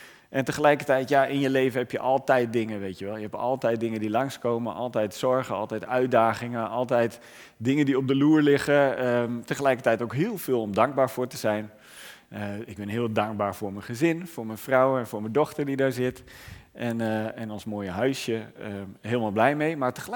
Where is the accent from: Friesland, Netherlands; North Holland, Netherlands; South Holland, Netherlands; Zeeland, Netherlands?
Friesland, Netherlands; Terschelling; En ik kom van Terschelling, daar ben ik geboren en getogen